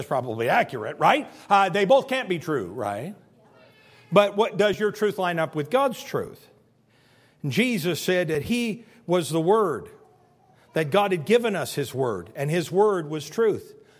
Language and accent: English; Spring Valley, Illinois, United States; born there; I was born February 1st, 1967 to … I was born in Spring Valley, Illinois.